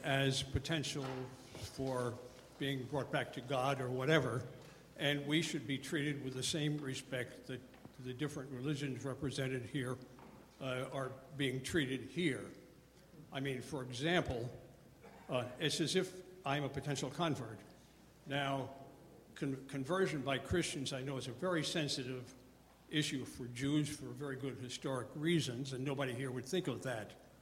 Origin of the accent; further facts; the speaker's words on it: Scarborough, Maine, United States; I'm from Scarborough.